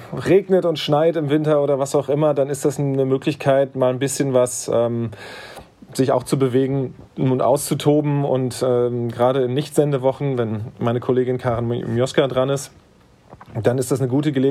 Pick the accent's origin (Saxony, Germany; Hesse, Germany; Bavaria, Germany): Hesse, Germany; Wiesbaden; ich sag mal im Taunus beispielsweise, ich komme ja aus Wiesbaden, hat man so ein bisschen mehr Anreize